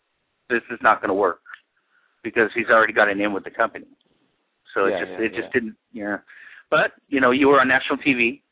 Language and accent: English; San Francisco, California, United States; And I grew up here in San Francisco